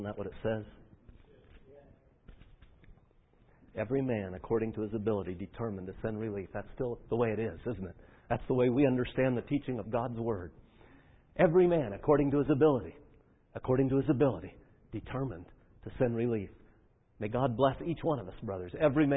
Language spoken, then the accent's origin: English; California, United States; I live in the state of Washington, and I grew up in California. When I thought about moving to Washington, I thought about moving, going up to Washington.